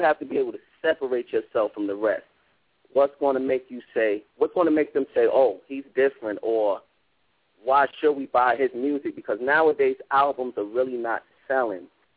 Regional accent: Brooklyn, New York, United States; I'm from Brooklyn, New York, calling from Brooklyn, New York. I'm an artist myself out of Brooklyn, New York, Crown Heights.

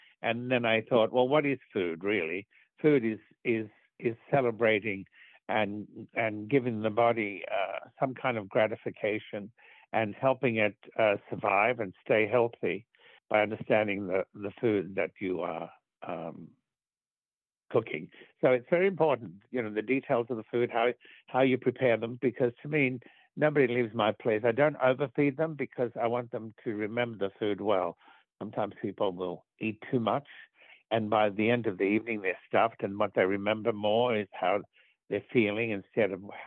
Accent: Australia; moved away; I came from Australia to New York City

